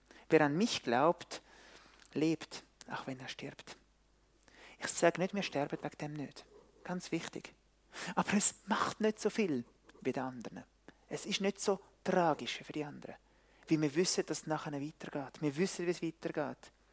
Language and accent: German; Switzerland; die Kollektivpanik, die wir haben als Schweizer, als Europa, als gesamte Welt